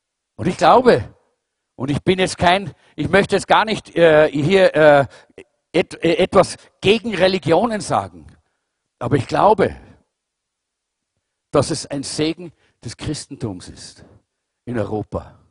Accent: Kazakhstan; also born or lived in Kyrgyzstan; now in Germany; Leute, wir kommen aus Kasachstan und aus Kirgisistan. Wir wissen, was Armut heißt.

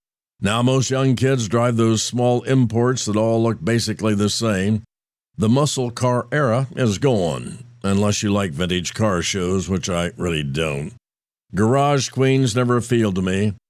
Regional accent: Roanoke, Indiana, United States; I grew up in the First Brethren Church of Roanoke, Indiana, and I heard the gospel.

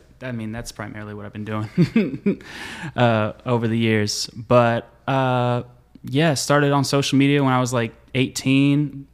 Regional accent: Texas, United States; Well, you already got, I'm from Texas. I'm 26 years old.

